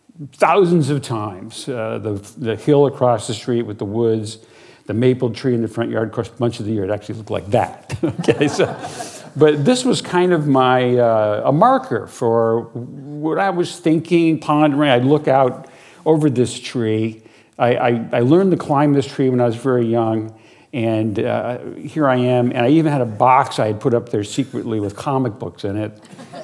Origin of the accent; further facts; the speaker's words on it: Syracuse, New York, United States; In my case, I grew up in Syracuse, New York, and this is my neighborhood back in the 1950s, taken from the hill across the street.